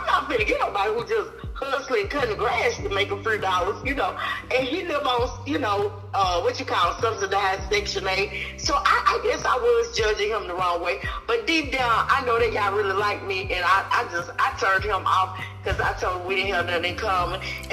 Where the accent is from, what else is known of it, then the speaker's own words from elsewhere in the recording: Chattanooga, Tennessee, United States; He live in my hometown, Chattanooga.